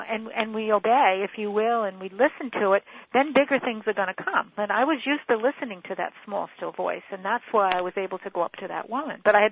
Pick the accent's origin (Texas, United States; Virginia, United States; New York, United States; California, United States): New York, United States; Because I'm from New York, right? I talk fast.